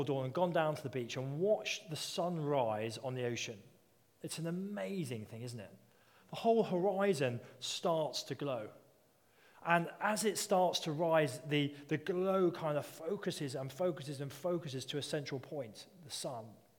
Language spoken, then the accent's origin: English; United Kingdom; Now, being very British, I've not seen a lot of you leap like calves.